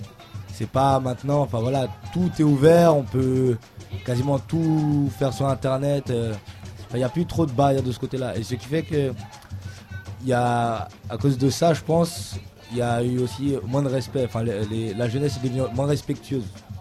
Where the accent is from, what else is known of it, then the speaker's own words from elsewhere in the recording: France; also born or lived in French Guiana; Non, je suis né en France, j'ai commencé à grandir en France, après j'ai habité un an à Cayenne.